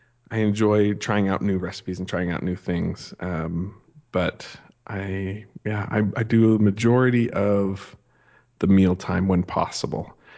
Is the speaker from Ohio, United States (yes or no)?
no; Montana, United States; So I grew up in Montana, and I know it's not the same as Saskatchewan, Saskatoon.